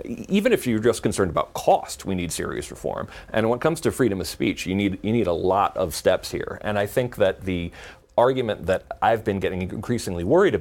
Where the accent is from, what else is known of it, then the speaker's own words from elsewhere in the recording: Danbury, Connecticut, United States; I'm from Danbury.